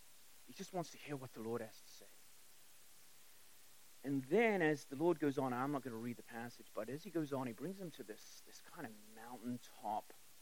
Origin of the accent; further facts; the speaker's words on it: England, United Kingdom; the question that I had when I was a little kid growing up in England